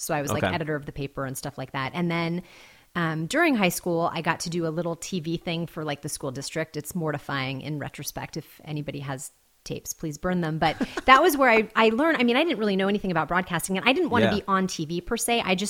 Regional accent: Riverside, California, United States; Riverside, California.

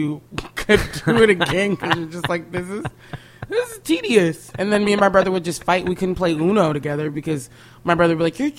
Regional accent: Tacoma, Washington, United States; And it's so funny because like I grew up in Tacoma.

